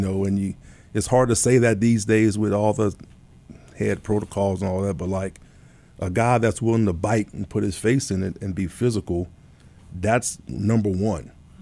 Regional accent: Louisiana, United States; I'm from South Louisiana, so we're kind of laid back.

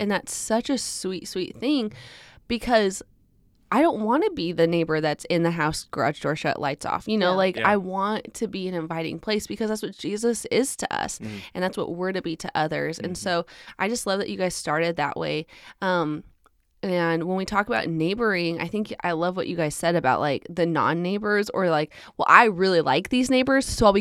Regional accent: Alaska, United States; now in Texas, United States; And so originally we're from Alaska. And so we moved to Texas about 10 years ago.

